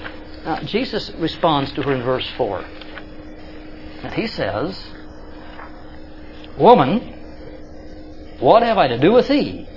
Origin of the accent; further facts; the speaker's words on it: Kansas City, United States; moved away; Look, I came from Kansas City out here in 1980. In Kansas City, my mother is still there.